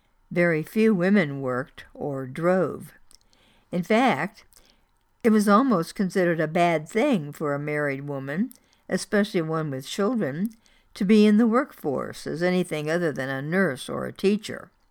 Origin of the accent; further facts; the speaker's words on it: Iron River, Michigan, United States; I was fresh out of high school when I took a job at a children's clothing store in my hometown of Iron River, Michigan, in 1958.